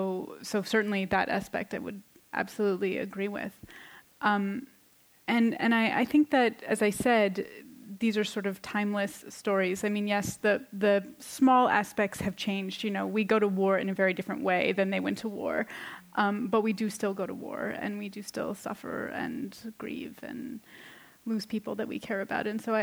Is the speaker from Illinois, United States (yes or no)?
no; Boston, Massachusetts, United States; I guess he's a psychologist who works with veterans in Boston, which is my hometown